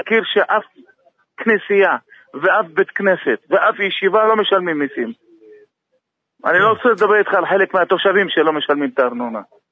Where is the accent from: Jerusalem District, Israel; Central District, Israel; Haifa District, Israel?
Jerusalem District, Israel; Jerusalem; born there; אני נולדתי בירושלים, וכנראה אני אמות בירושלים